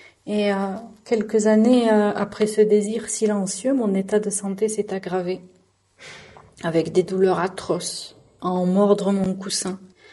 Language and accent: French; France; je suis née et j'ai grandi en France.